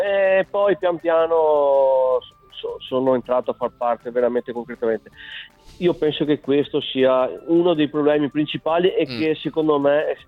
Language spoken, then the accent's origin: Italian; Mestre, Veneto, Italy; io sono di Mestre, no?